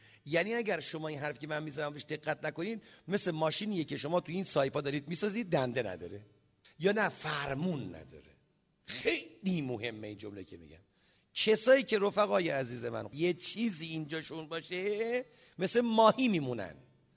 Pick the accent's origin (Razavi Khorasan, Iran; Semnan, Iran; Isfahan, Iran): Isfahan, Iran; چون ما اصفهانی هستیم